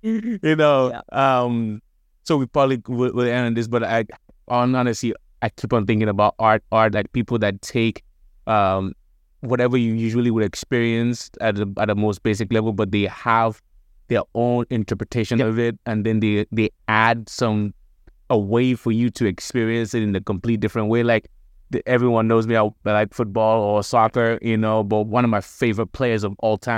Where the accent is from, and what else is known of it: Nigeria